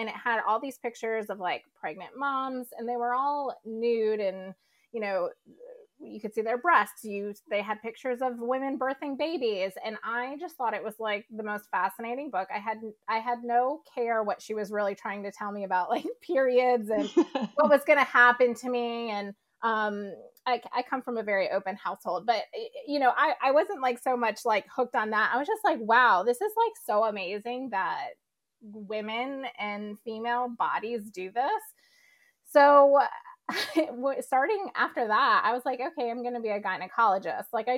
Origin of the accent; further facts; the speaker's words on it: Raleigh, North Carolina, United States; Well, I'm from Raleigh, so I'll just say that.